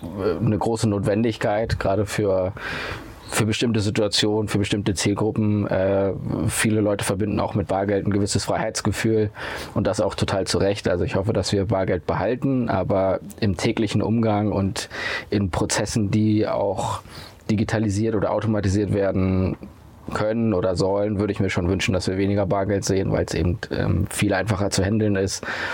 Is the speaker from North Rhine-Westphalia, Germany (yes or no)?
no; Lüneburg, Lower Saxony, Germany; born there; Ich bin ja auch ein Kind des Nordens und insofern freue ich mich doppelt.